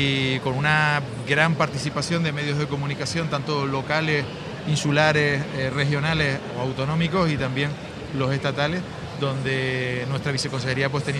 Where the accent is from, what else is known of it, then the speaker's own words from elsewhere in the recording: La Laguna, Canary Islands, Spain; Sí, bueno, yo soy de La Laguna, sí.